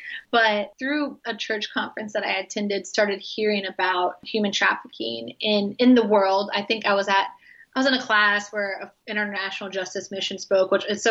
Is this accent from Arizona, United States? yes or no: no; Oklahoma, United States; now in Tampa, United States; so I grew up like in Oklahoma and in the Midwest